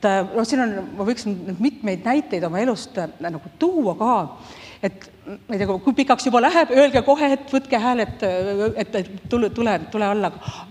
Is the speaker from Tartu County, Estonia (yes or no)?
yes; Tartu, Tartu County, Estonia; Et, olen tartlane ja see sama koht, kus me siin...